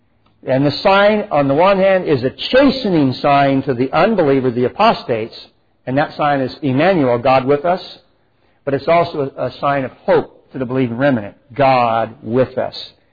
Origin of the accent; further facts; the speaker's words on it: California, United States; also born or lived in San Antonio, Texas; I mean, I was born in San Antonio, from Texas and everything, but really we're from California.